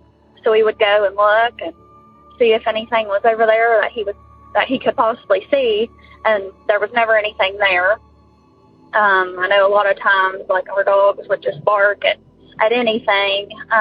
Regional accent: West Virginia, United States; I'm from West Virginia.

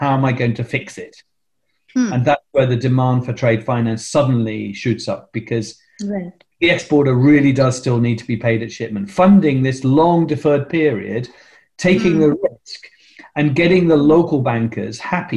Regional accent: United Kingdom; I'm British, okay.

